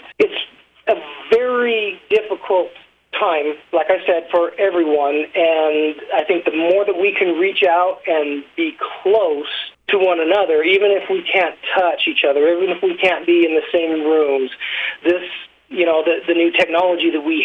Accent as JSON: {"language": "English", "town": "Sunnyside", "region": "Utah", "country": "United States", "tie": "born or raised there", "also_born_or_lived": "Price", "said": "I was born and raised in Sunnyside. I was born here in Price, and I've been here my whole life."}